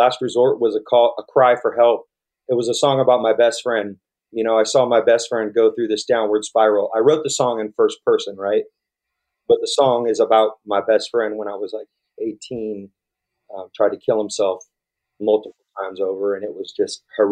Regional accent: Vacaville, California, United States; And another thing I did just growing up in Vacaville that was kind of funny is I lived by this big old hill, and it had no trees on it or anything.

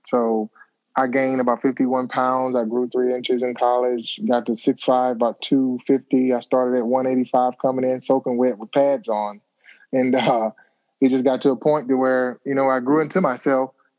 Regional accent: Auburn, Alabama, United States; Oh, yeah. I grew up in Auburn, Alabama, played football there.

